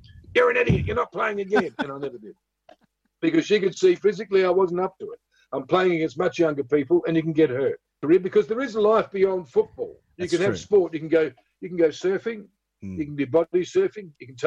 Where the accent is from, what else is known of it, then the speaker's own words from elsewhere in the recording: New Zealand; now in Adelaide, Australia; Oh, I'm from New Zealand, I love playing rugby.